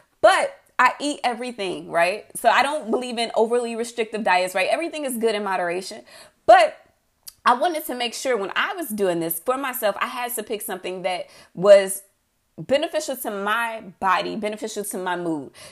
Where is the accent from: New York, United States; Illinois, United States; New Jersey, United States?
Illinois, United States; Chicago; Y'all, I'm from Chicago, okay? My backyard is an alley.